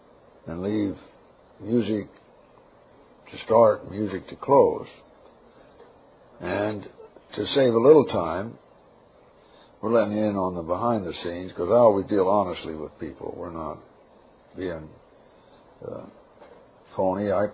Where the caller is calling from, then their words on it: Las Vegas, Nevada, United States; from Las Vegas, and I'm enjoying your message tonight.